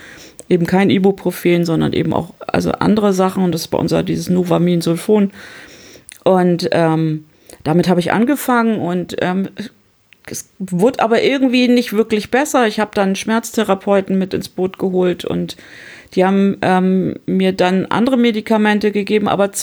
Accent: Hamburg, Germany; ich komme aus Hamburg

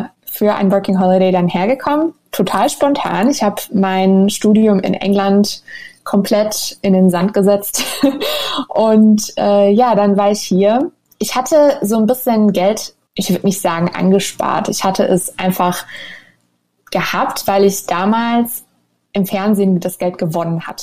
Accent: Mannheim, Baden-Württemberg, Germany; moved away as an adult; now in Turkey; In Mannheim. Ich komme aus

